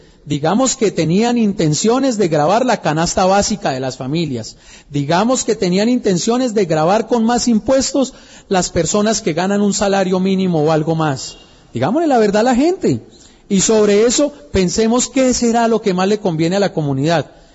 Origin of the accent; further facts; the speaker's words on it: Colombia; más que como gobernante, como colombiano, le duelen